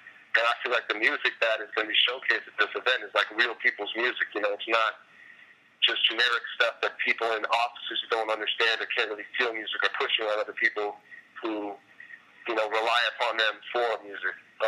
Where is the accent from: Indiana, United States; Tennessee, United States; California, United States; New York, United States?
New York, United States; also born or lived in New Jersey; You know, I grew up around New York and New Jersey, and I know what's there.